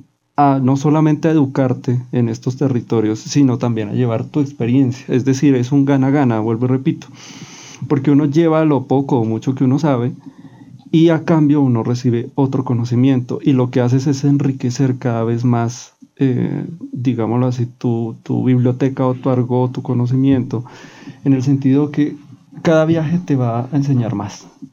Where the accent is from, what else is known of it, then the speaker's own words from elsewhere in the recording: Bogotá, Colombia; y más uno como bogotano